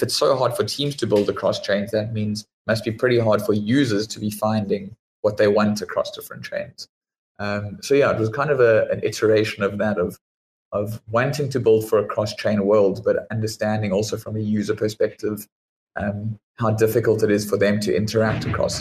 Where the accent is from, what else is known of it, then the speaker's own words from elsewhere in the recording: South Africa; moved away as an adult; now in United States; So pretty much I grew up in South Africa.